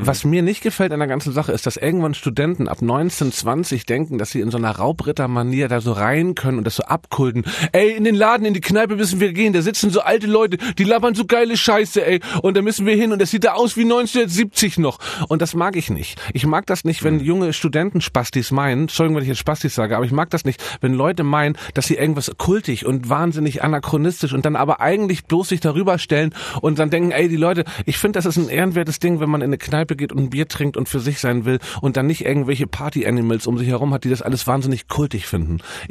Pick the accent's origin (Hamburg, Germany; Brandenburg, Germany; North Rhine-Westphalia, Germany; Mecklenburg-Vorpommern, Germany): Hamburg, Germany; wenn ich auch in Hamburg bin, meiner alten Heimat